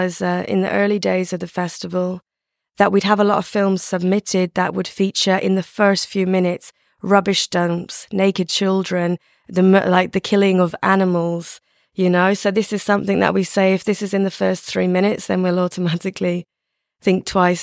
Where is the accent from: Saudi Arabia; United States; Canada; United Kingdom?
United Kingdom; Wales; the community that I'm from, we call ourselves Romani Travellers. I'm originally from Wales, but Romani Travellers are all around the UK. And we are an ethnic minority with a population of about 600,000.